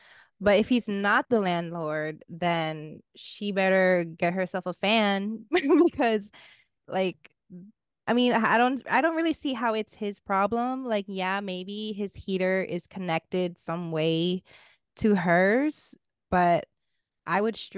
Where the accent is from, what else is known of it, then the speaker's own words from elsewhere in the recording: Queens, New York, United States; Start a war because I grew up in Queens.